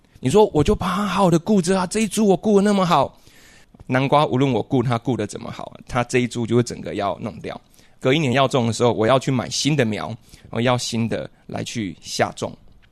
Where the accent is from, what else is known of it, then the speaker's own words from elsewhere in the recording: Chiayi, Taiwan; 我念国中的时候，我是嘉义长大的。